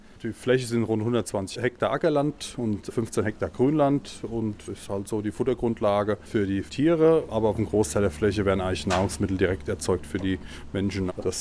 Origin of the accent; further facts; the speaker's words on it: Nidderau-Windecken, Hesse, Germany; Ich komme aus Nidau-Windecken